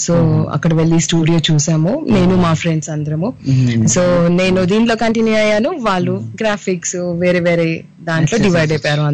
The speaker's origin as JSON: {"language": "Telugu", "town": "Hyderabad", "region": "Telangana", "country": "India", "tie": "born or raised there", "said": "నేను పుట్టి పెరిగింది హైదరాబాద్ అండి. సో నేను మొలాలి ఈసీఐ నుంచి బిలాంగ్ చేశాను హైదరాబాద్ లో."}